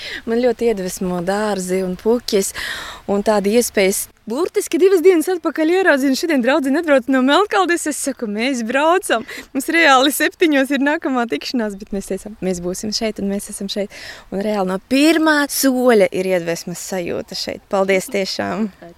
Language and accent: Latvian; Saulkrasti, Vidzeme, Latvia; Mēs esam tepat no Saulkrastiem.